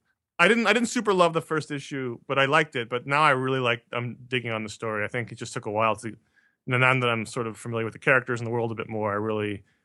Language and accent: English; New York City, New York, United States; Granted, I grew up in New York City. I don't know how it works in your guys' towns